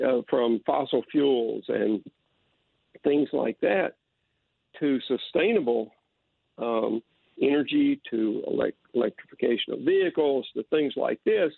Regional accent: United States; and that deeply, deeply disturbs me as an American

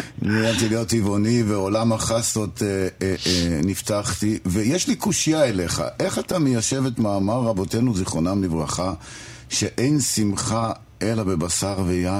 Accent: Bnei Brak, Tel Aviv District, Israel; אני בתור ילד, באופן מפתיע, גדלתי בבני ברק.

